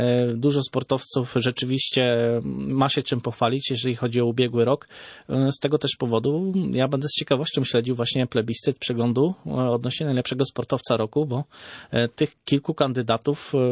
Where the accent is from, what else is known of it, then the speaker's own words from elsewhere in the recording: Jeziorki Zabartowskie, Kuyavian-Pomeranian Voivodeship, Poland; miejscowość nazywa się Jeziorki Zabartowskie. To jest 50 kilometrów na zachód od Bydgoszczy, przy granicy z województwem wielkopolskim.